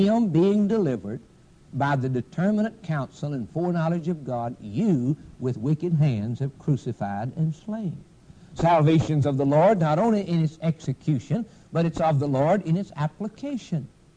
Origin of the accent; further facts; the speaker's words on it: the South, United States; I was raised down in the South, used to pick cotton when I was a little boy.